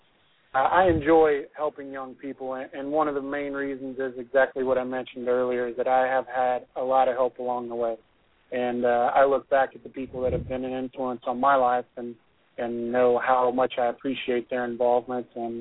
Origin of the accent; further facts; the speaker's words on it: Jasper, United States; now in Atlanta, United States; I'm now down in Atlanta, Georgia, managing a team. And we implement a lot of the same things I learned growing up in Jasper, discipline, hard work, those kind of things.